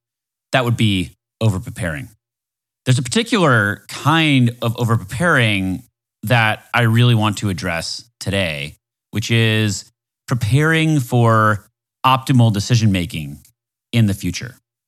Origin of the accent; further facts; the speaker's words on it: Florida, United States; I'm from Florida, so it matters to me a little